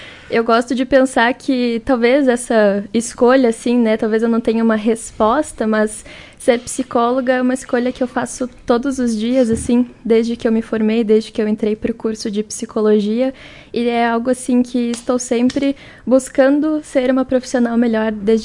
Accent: Carazinho, Rio Grande do Sul, Brazil; Eu sou natural de Carazinho, vim para Amaral para fazer a residência

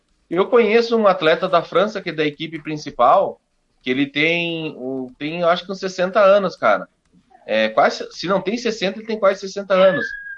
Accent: Barros Cassal, Rio Grande do Sul, Brazil; sou natural de Barros Cassal. Cheguei agora ontem em Barros Cassal.

